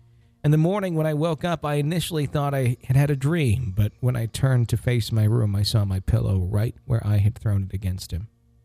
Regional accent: Finland; English is a second language; I'm from Finland

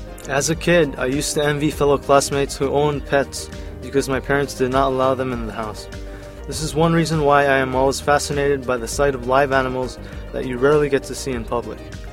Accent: Yokohama, Kanagawa, Japan; also born or lived in Kobe; I was born in Kobe, Japan on October 2nd, 1985, and raised in Yokohama.

